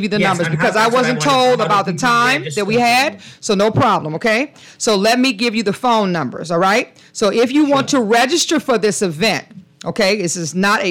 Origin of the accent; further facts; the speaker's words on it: Houston, Texas, United States; And we are all from Houston, Texas, where the company, the headquarters, is based out of Houston, Texas